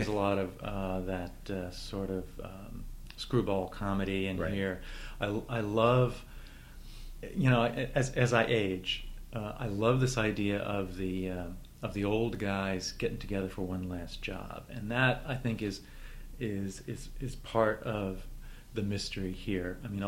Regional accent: Ohio, United States; born there; also born or lived in Connecticut; You know, I was born in Ohio, and some of those trips were from Ohio to Florida, and then later from Connecticut to Florida.

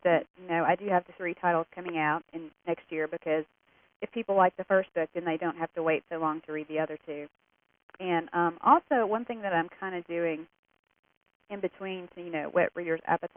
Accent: Tennessee, United States; Yeah, I'm actually from Tennessee

